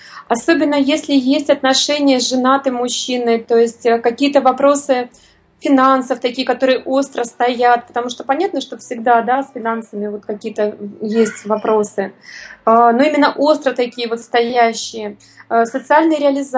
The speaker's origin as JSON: {"language": "Russian", "region": "Moscow Oblast", "country": "Russia", "tie": "born or raised there", "said": "Вот я росла в Подмосковье и в военном городке"}